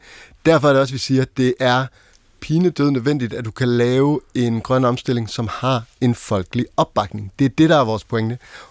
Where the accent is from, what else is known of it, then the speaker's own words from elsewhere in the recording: Central Denmark Region, Denmark; altså jeg kommer fra Midt- og Vestjylland, der er proppet med vindmøller